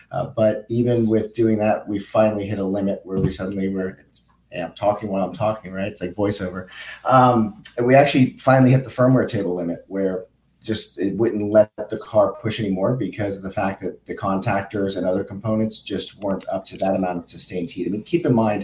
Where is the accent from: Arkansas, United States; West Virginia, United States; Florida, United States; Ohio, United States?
Florida, United States; And then I'm from Florida, so Sebring is the home track